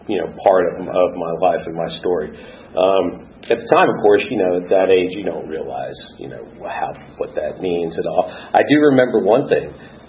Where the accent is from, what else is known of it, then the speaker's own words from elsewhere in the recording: Pennsylvania, United States; also born or lived in White Plains, New York / New Jersey; But I was born in 1966 in White Plains, New York. And, And lived up there for a couple of years, then moved to New Jersey and then to Pennsylvania.